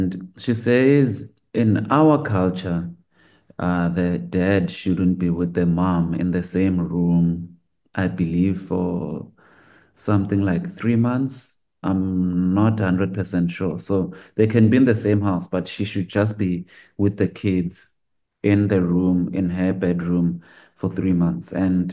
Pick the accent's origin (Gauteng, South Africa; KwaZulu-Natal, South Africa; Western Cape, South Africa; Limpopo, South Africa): Gauteng, South Africa; Soweto; Like for me, I know I was born in Soweto. I got raised by my beautiful parents.